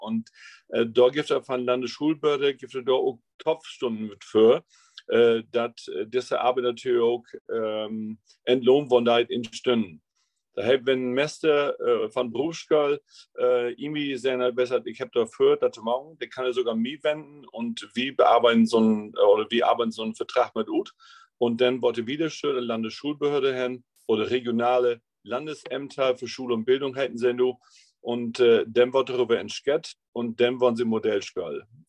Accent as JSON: {"language": "German", "region": "Lower Saxony", "country": "Germany", "said": "Und Kreis Leer ist Ostfriesland, also ich bin Norddeutschen, bin ich. Ich bin 57 Jahre alt und ich bin voll mit Plattdeutsch unterwegs in Helland."}